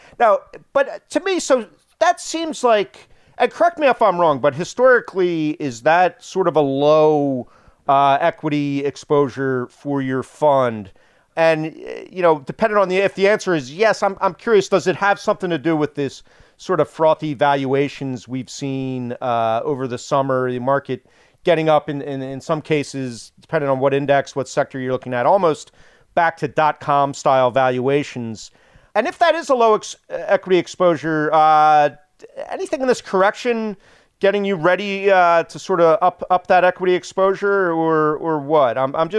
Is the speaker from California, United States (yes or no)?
no; Philadelphia, Pennsylvania, United States; now in New Jersey, United States; He's a Jersey guy like me. I'm from Philly, but I've kind of converted to full Jersey guy by now. I've defected.